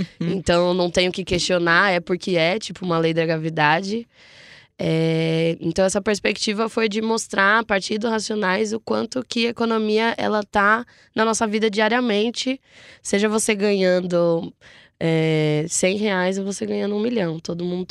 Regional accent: Taboão da Serra, São Paulo, Brazil; Eu nasci e cresci no Taboão da Serra, que é uma região muito próxima do Capão. E por parte da minha família tá ali no São Luís, eu cresci muito próximo da cultura do hip hop.

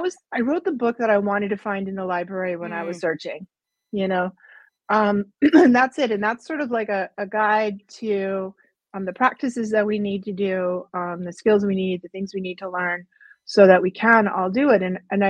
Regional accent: Massachusetts, United States; So I was born in the 60s. I grew up outside Boston in the 60s, 70s, and 80s.

